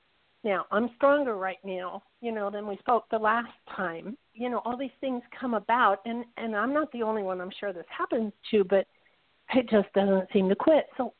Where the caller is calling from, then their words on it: Pahrump, Nevada, United States; from Pahrump. How are you guys doing?